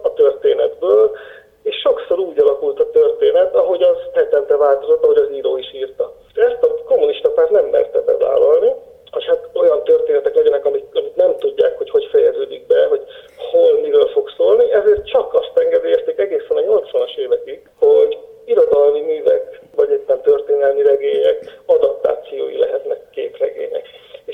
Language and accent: Hungarian; Nagykanizsa, Zala, Hungary; Nekem a szüleim nagykanizsaiak voltak, így én is ugye nagykanizsán éltem, születtem